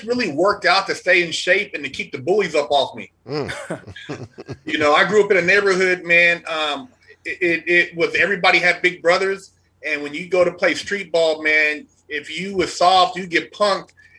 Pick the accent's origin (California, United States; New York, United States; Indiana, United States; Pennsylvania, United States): California, United States; Sacramento; I'm from Sacramento.